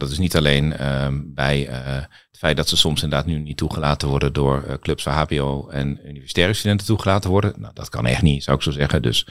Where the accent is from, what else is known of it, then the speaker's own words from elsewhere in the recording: The Hague, South Holland, Netherlands; born there; Ik kom uit Den Haag omdat ik er ooit geboren ben.